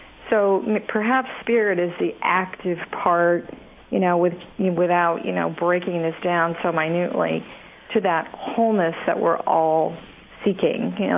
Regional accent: East Coast, United States; I am a transplant from the East Coast after having a major epiphany moment on the West Coast.

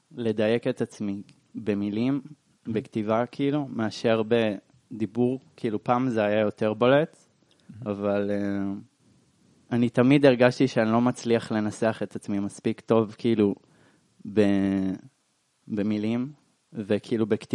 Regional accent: Bat Yam, Tel Aviv District, Israel; born there; now in Holon, Israel; נולדתי בבת ים, עכשיו אני בחולון, רוב זמני.

